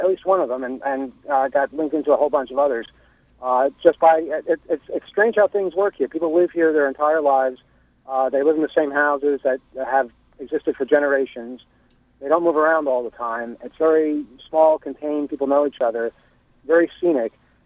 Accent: United States

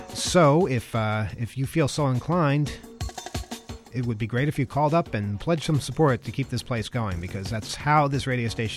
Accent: United States; I'm an American. I don't understand that.

